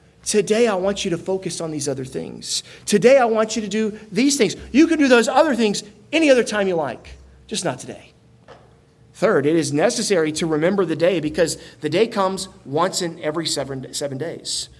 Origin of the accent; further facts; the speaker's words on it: Tallahassee, Florida, United States; It used to drive me insane growing up in Tallahassee, Florida.